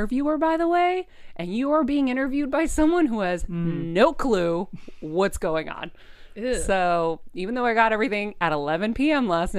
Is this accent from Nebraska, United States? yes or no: no; Boston, Massachusetts, United States; I found out that she was a reporter in Boston. And so, of course, I'm from Boston.